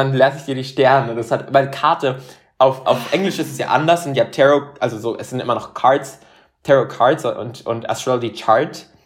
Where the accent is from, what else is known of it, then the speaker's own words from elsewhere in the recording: Panama; first language Spanish; German is a second language; now in Germany; Ich wie gesagt, bin ursprünglich aus Panama und ich bin auch mit der Sprache Spanisch aufgewachsen. Sprich, ich konnte bis 2014 überhaupt kein Deutsch und bin nach Deutschland gezogen, ohne auch Deutsch sprechen zu können.